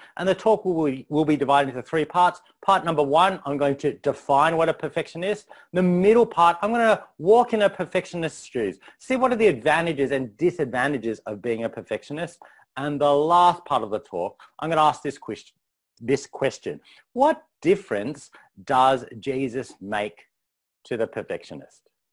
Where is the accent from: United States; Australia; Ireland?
Australia; born there; I am an ABC. That's right. I'm an Australian-born Chinese, which means I'm a mix of East and West Australian and Asian cultures